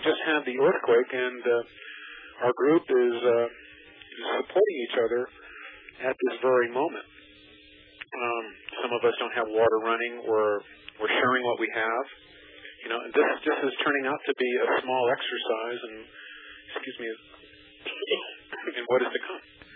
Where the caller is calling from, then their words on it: Los Angeles, California, United States; I'm calling from Los Angeles, heart of earthquake city.